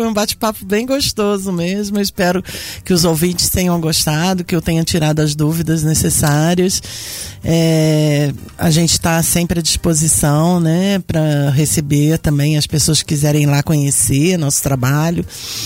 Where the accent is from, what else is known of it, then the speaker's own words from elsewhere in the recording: Rio de Janeiro, Brazil; lá na minha terra natal, no Rio de Janeiro.